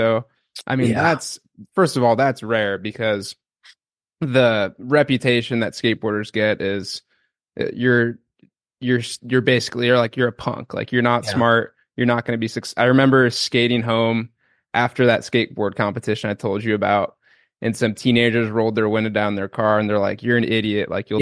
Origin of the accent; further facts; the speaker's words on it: Chicago, Illinois, United States; I grew up playing too. I grew up in the Chicago area, so it's a little more common.